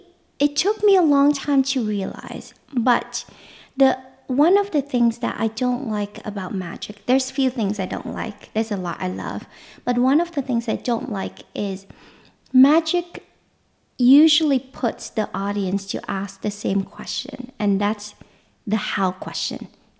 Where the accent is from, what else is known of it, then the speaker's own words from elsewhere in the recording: Vietnam; this goes back to my early childhood growing up in Vietnam.